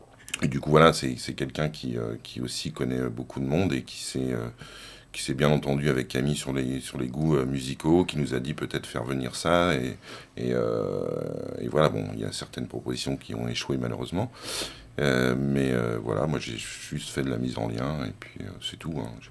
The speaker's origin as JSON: {"language": "French", "town": "Nevers", "region": "Bourgogne-Franche-Comté", "country": "France", "said": "parce que moi je suis de Nevers"}